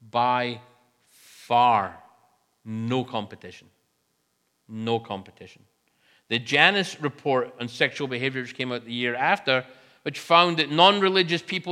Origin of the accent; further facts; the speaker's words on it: Scotland, United Kingdom; But I am not from England. We do not roll that way in Scotland.